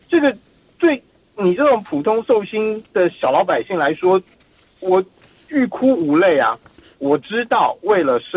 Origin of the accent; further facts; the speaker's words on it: Taiwan; now in Australia; 所以因为我本人是从台湾过来嘛